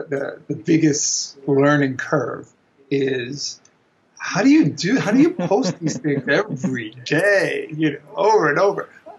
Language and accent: English; New York City, New York, United States; I'm actually that rare breed, born and bred in New York.